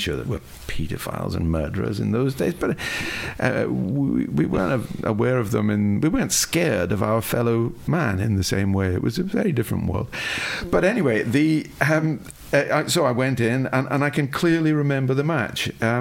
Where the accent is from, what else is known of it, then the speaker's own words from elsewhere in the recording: Dundee, Scotland, United Kingdom; I grew up in Dundee